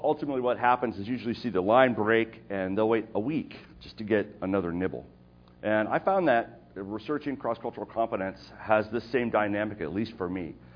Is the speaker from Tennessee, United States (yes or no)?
no; Ohio, United States; I grew up in Ohio, and I did a little bit of fishing, just in ponds around town.